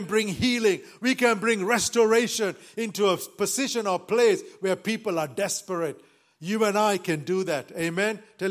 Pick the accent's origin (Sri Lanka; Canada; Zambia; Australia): Sri Lanka; I know I come from Sri Lanka